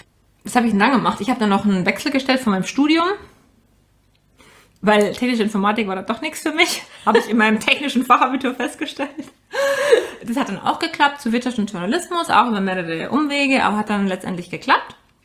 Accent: Ingolstadt, Bavaria, Germany; ich komme aus der Nähe von Ingolstadt, das war natürlich ein Heimspiel für mich.

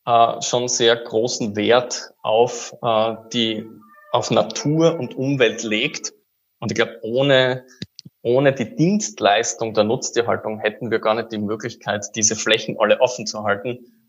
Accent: Styria, Austria; Ich komme aus der Südoststeiermark. Das ist eine absolute Gunstlage für Mais.

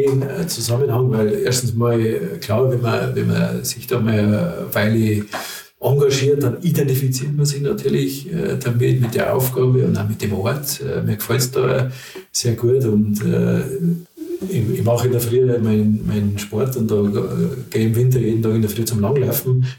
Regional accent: Freising, Bavaria, Germany; Ich komme da aus Freising

